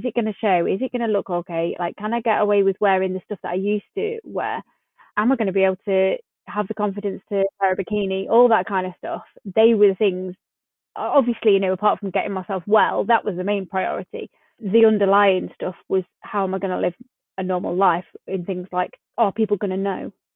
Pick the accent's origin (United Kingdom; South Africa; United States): United Kingdom; East Midlands; I am from Derbyshire.